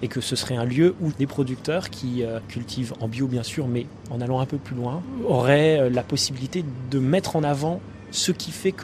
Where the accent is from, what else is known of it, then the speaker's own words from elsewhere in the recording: northern France, France; Moi, je viens du nord de la France, donc je suis pas parisien.